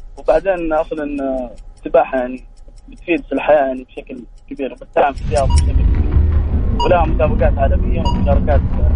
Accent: Riyadh, Riyadh Province, Saudi Arabia; لا من الرياض

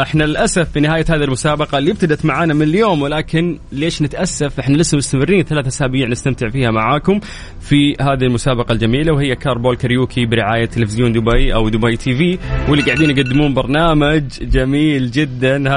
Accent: Egypt; accent: Egyptian; وهو احنا بنتكلم مصري.

